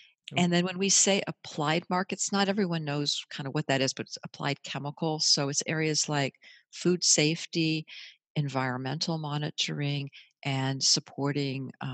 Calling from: Santa Clara, California, United States; So I'm at Agilent's headquarters, which is where I work in Santa Clara, California, and just in a conference room here so we can chat.

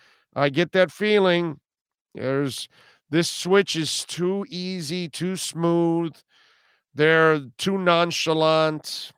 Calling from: Buffalo, New York, United States; Luigi says, I'm from the Buffalo area and I would not trust Dable, the OC from Buffalo.

